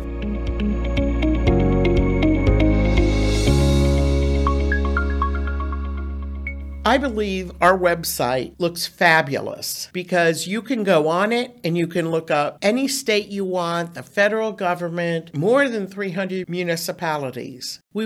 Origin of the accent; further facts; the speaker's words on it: Warren, Ohio, United States; now in Akron, United States; I grew up in Warren, Ohio, and I use the reference of Warren was like going back to Baby Bear, and Cleveland was Papa Bear.